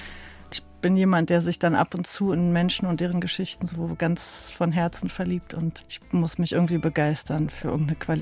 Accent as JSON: {"language": "German", "region": "Berlin", "country": "Germany", "tie": "born or raised there", "said": "wir sind auch aus Ost-Berlin, eben aus Berlin groß geworden"}